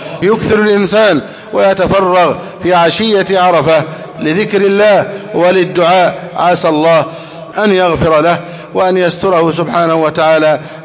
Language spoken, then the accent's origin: Arabic; Egypt; اللهم احفظ بلدنا مصر أمنا أمانا سخاء رخاء